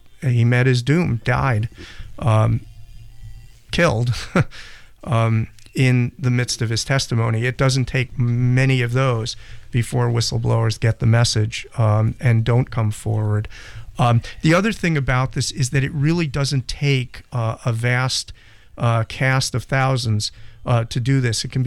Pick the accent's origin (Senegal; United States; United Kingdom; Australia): United States; Massachusetts; We had a big one in Massachusetts, my home state, in 2010